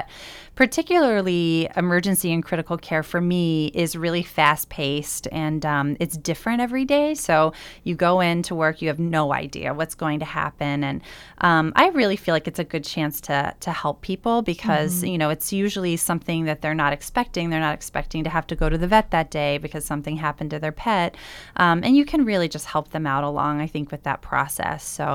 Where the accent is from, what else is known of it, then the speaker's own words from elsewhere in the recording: Texas, United States; Well, I'm from Texas, but I really love the Northeast, so I'm happy to be up here.